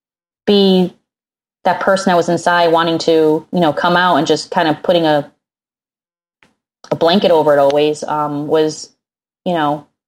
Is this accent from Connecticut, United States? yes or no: yes; Connecticut, United States; also born or lived in Jersey City / Hoboken; I'm from Connecticut. Same difference. Listen, I lived in Jersey. It was in Jersey City and Hoboken. It's all rubbed off on me.